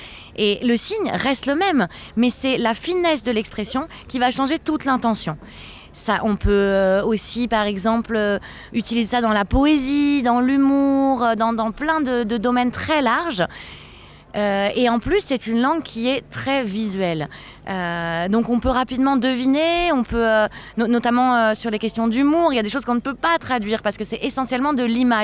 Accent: Switzerland; J'ai grandi et travaillé en Suisse et je suis née sourd.

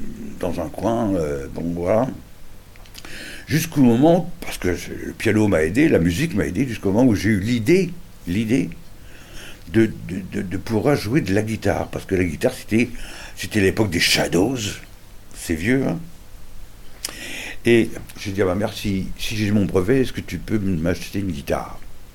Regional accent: Paris, Île-de-France, France; moi je suis un Parigot

